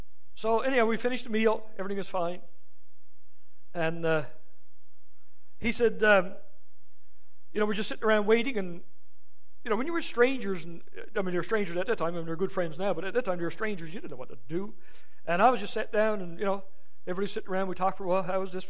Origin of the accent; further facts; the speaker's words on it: Newfoundland and Labrador, Canada; now in Ontario, Canada; Years ago, we came up to Ontario from Newfoundland, and I had to speak at a church.